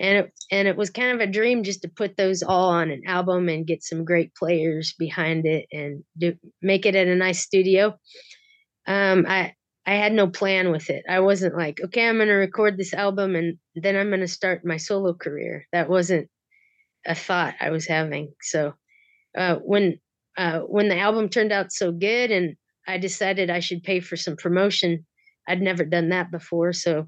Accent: North Platte, Nebraska, United States; North Platte, Nebraska.

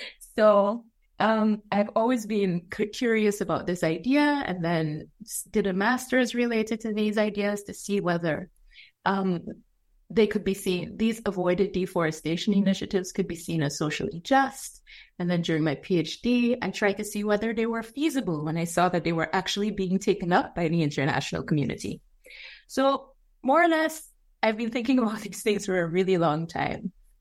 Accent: Guyana; my childhood in Guyana. So I'm from Guyana

